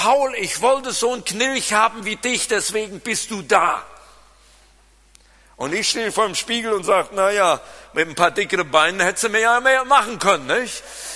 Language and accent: German; North Rhine-Westphalia, Germany; accent: Siegerland; obwohl ich mit meinem Siegerländer Akzent nicht zurechtkomme